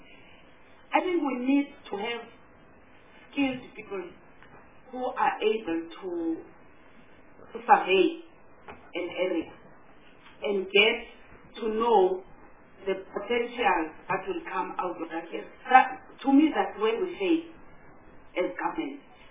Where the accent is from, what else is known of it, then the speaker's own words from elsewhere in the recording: Eastern Cape, South Africa; You know, Chair, I'm from Eastern Cape, and I am, my town is along the Orange Ridge.